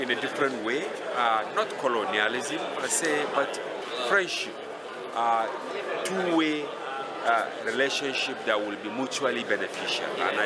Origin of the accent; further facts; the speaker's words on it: Nigeria; I'm from Nigeria.